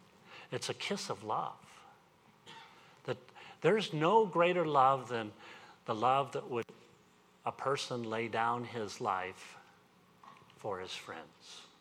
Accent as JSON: {"language": "English", "region": "Midwest", "country": "United States", "tie": "born or raised there", "said": "when I grew up in the Midwest, stoic English people, we didn't even hardly hug."}